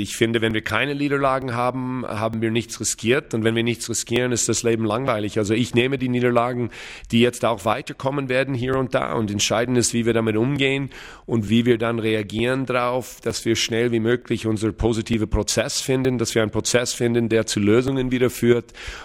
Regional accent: Switzerland; haben wir als Schweizer Nation mit die Spielerauswahl, die wir haben

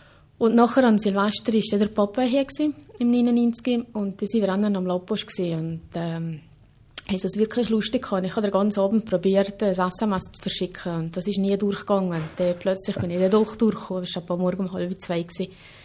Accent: Switzerland; Aber wir als Schweizer sind so gewohnt

